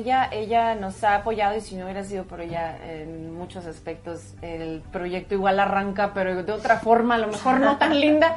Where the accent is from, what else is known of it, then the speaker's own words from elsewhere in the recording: Chihuahua, Mexico; Somos de Chihuahua. Hay un canal en Chihuahua, ¿te acuerdas?